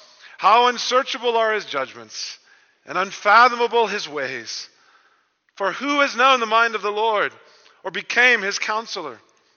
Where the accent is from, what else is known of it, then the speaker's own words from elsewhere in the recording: Bible Belt, United States; I grew up in the Bible Belt of the U.S., and I would travel around to all the latest Christian rock concerts, believe it or not.